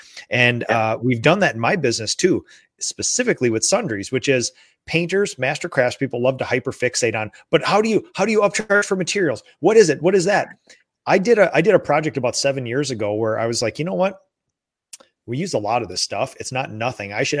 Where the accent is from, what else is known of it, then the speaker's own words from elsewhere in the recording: Minnesota, United States; I'm from Minnesota. I don't make a lot of eye contact.